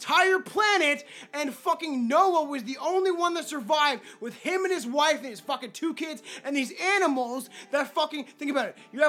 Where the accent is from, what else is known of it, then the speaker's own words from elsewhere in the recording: Canada; I am Canadian and I fucking hate hockey.